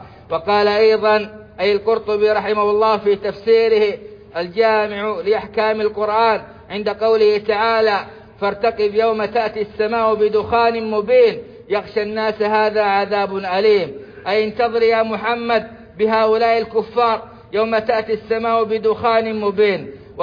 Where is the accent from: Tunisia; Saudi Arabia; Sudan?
Saudi Arabia; وأدم على بلادنا السعودية أمنها وإيمانها